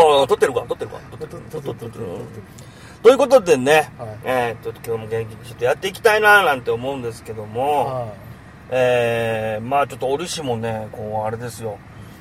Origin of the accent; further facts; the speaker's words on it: Kurume, Fukuoka, Japan; 私の実家、久留米市なんで、